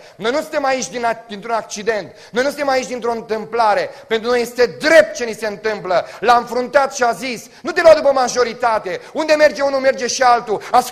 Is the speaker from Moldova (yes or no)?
no; Romania; born there; nu contează că m-am născut în România.